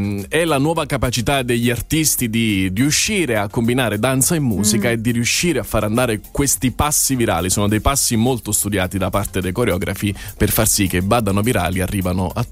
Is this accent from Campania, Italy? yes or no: yes; Naples, Campania, Italy; now in Rome, Italy; sono di Napoli, vengo da Napoli, ma l'Italia è un po' casa mia grazie al mio mestiere, perché vivo anche a Roma, giro un po' tutte le città perché sono un ballerino